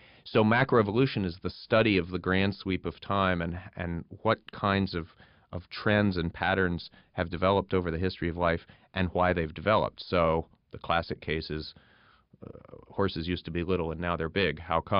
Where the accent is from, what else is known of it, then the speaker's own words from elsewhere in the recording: South Carolina, United States; also born or lived in New York City; So we moved to South Carolina when I was young from New York City, and my mother, bless her heart, spent a great deal of my childhood looking for those kinds of resources.